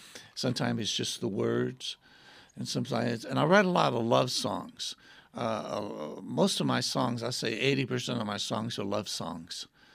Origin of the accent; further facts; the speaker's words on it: Nashville, Tennessee, United States; I was born in near Nashville, Tennessee, and grew up there.